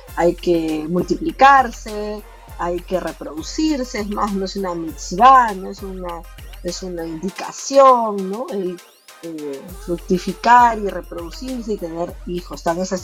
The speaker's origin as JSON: {"language": "Spanish", "country": "Peru", "said": "He trabajado muchos años en el Instituto Nacional de Salud del Niño, que es el hospital más importante del cuidado infantil en mi país, aquí en Perú."}